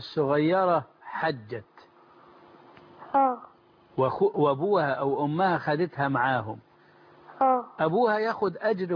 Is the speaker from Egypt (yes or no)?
yes; Egypt; وأسأل الله أن يبارك في بلدنا مصر وأن يجعلها أمنا أمانا